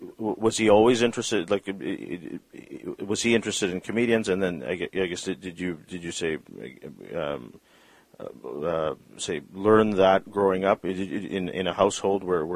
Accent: Vancouver, British Columbia, Canada; We're about the same age, but I grew up in Vancouver

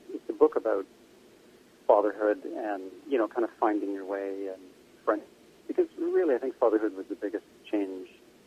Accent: Toronto, Ontario, Canada; also born or lived in Edinburgh; I grew up sort of born and raised in Toronto, and I lived in Edinburgh for a while.

